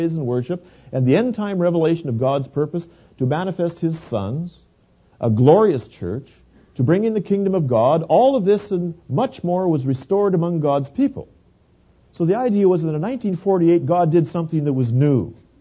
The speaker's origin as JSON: {"language": "English", "region": "Saskatchewan", "country": "Canada", "tie": "born or raised there", "said": "I'm a former Canadian and I grew up in Saskatchewan. I lived most of my life there."}